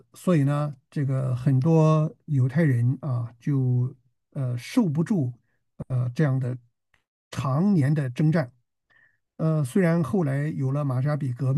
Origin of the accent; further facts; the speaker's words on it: China; 那么我们中国人称自己是唐人